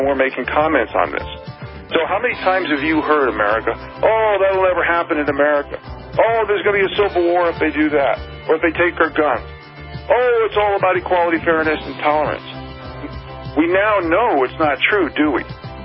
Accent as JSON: {"language": "English", "country": "United States", "said": "I care about my country. I'm an American."}